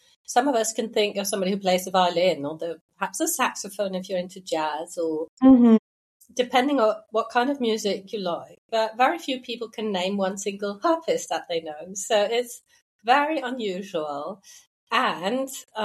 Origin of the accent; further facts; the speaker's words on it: Denmark; I grew up in Denmark.